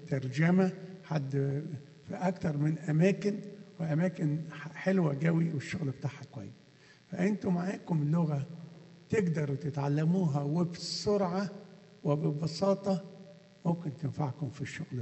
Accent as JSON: {"language": "Arabic", "region": "Upper Egypt", "country": "Egypt", "accent": "Sa'idi", "said": "المشكلة الأولى إن أنا صعيدي فبتكلم بالصعيدي، بعدين ترجمة من صعيدي إلى مصري ومن مصري الإنجليزي"}